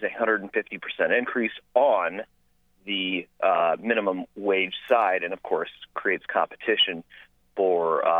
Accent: Battle Creek, Michigan, United States; I grew up in Battle Creek. I currently live in Barry County.

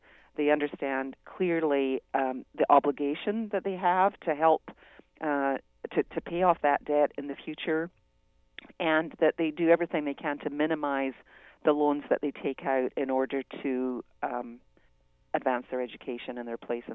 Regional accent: Scotland, United Kingdom; moved away; I'm from Scotland originally, been here for 40 years, but I'm a first-generation student.

